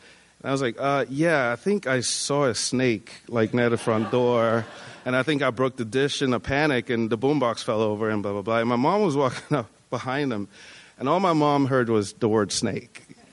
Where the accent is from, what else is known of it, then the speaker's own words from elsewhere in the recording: Nigeria; And the house that I grew up in Nigeria, it was a house that my dad built, which were four apartments.